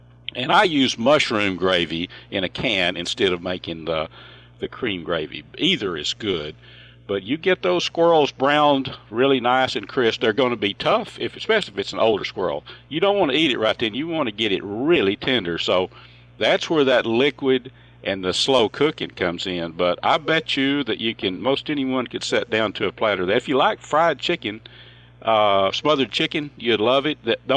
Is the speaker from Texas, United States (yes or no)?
yes; Texas, United States; I grew up in Red River County, which is northeast Texas, Joe.